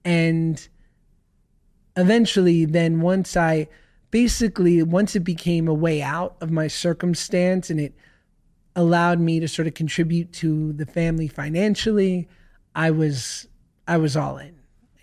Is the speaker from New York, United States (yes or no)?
yes; New York, United States; I grew up in New York. I'm not a Nepo baby. I have no connection to show business other than a very shticky mother.